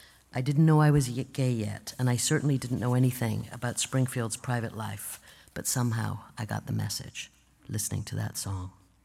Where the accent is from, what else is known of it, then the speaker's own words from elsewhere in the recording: South Africa; Growing up in South Africa in the late 50s and early 60s, the radio was one of the few connections we had to the outside world.